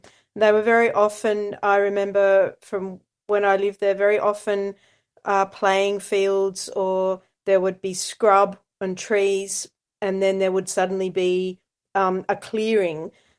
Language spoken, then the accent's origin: English; Australia; I mean, as an Australian